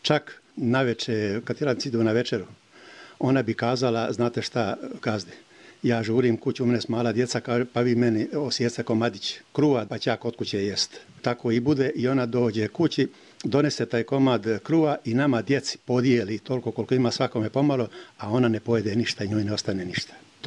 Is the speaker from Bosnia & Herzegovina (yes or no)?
yes; Hrvaćani, Republika Srpska, Bosnia & Herzegovina; born there; now in Prnjavor, Bosnia and Herzegovina; rođen sam u Hrvaćanima, trenutno živim u Prnjavoru.